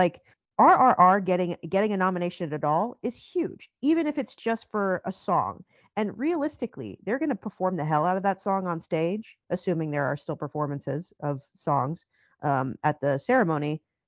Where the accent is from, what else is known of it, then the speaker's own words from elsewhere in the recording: Philippines; I mean, as a Filipino person, I'm thrilled.